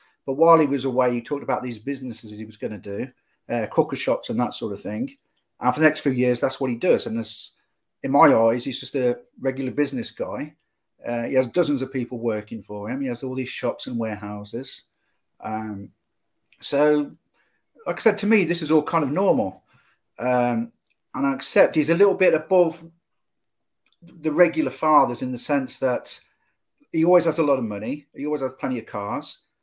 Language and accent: English; Coventry, West Midlands, United Kingdom; Okay, I was brought up in Coventry. Pretty working class.